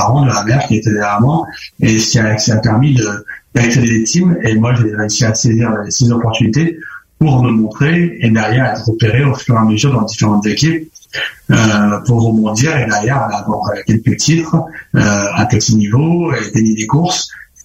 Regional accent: Nouvelle-Aquitaine, France; also born or lived in England; moi, je suis né en Angleterre et mes parents sont venus habiter en France quand j'avais seulement 3 ans. Donc, j'ai toujours vécu ici. Ils ont décidé de venir dans cette région, Charente. Et donc, je suis toujours resté là. Et finalement, j'ai construit une maison aussi à Hiers depuis quelques années.

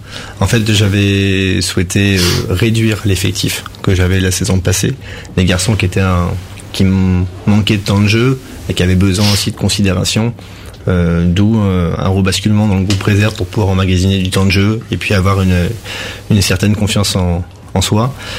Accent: Poitiers, Nouvelle-Aquitaine, France; Donc moi je suis de Poitiers à la base

